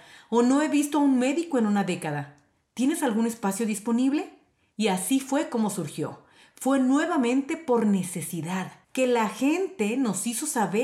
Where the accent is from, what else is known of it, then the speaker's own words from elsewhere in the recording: Philadelphia, Pennsylvania, United States; Soy cirujana pediátrica, pero nací y crecí en Filadelfia.